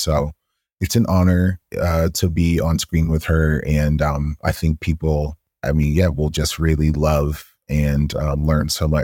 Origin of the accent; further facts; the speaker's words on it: Atlanta, Georgia, United States; growing up in Atlanta, you know, that I came into much contact